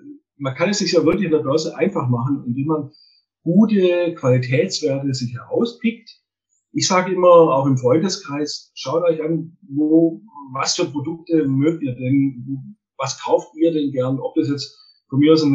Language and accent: German; Baden-Württemberg, Germany; accent: Swabian; also ich bin ja ein Schwabe, wie man wahrscheinlich aushört.